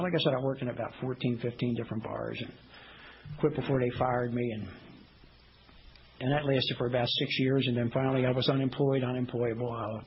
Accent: Baltimore, Maryland, United States; I'm originally from Baltimore City, born and raised. I'm 1 of 6, Irish, Italian, Catholic.

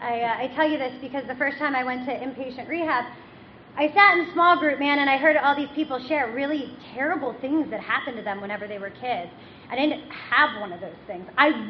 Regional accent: Pittsburgh, Pennsylvania, United States; also born or lived in Philadelphia; now in York, United States; I grew up in Pittsburgh. And I lived in Philadelphia for like the past, well, I live in York now, but for 5 years I lived in Philadelphia.

